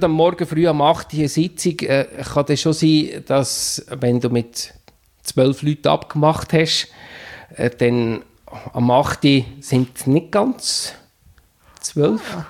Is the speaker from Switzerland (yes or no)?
yes; Switzerland; wenn du sagst, nein, ich komme aus der Schweiz